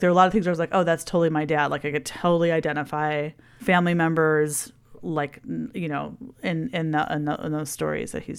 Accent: Chicago, Illinois, United States; Chicago. I'm from Chicago. Work for it, Chicagoans.

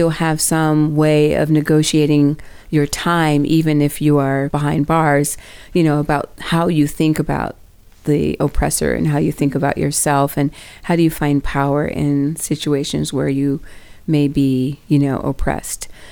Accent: Midwest, United States; probably because of a natural satirical perspective I have from growing up in the Midwest

